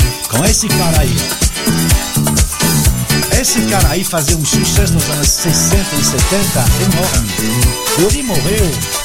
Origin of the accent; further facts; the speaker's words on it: Paris, Île-de-France, France; Portuguese is a second language; Eu sei, eu sou de Paris.